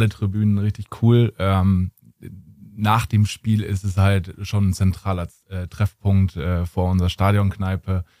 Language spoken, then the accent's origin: German; Spelle, Lower Saxony, Germany; Also ich komm aus Spelle, fahre dann ja jeden Morgen nach Meppen